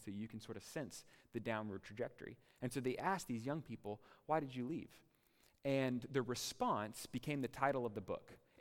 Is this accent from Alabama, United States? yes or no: no; Texas, United States; I'm from Texas. Turns out we have trail riding in Texas.